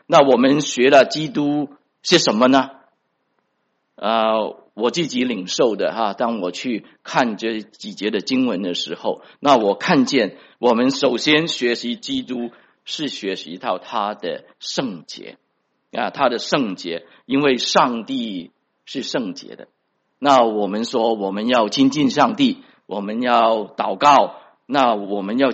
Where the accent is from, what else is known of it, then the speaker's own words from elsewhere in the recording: China; now in United States; 我自己也是国内来的，人家跟我传福音的话，我第一个就是说我是无神论者啊，我在国内长大的话，我从来没有听过耶稣啊